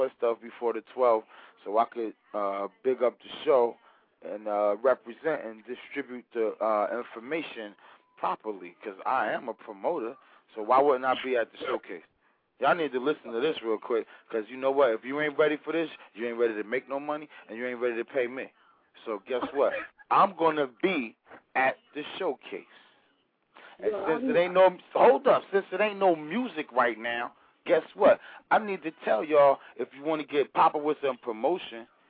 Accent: Irvington, New Jersey, United States; I'm from Irvington, so is T-Bird, Dooley, and the whole Sky High ENT.

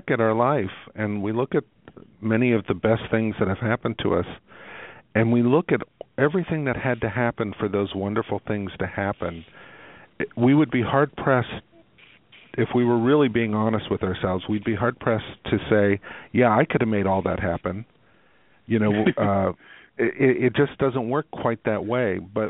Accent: Midwest, United States; I'm from the Midwest. We're bottom line people.

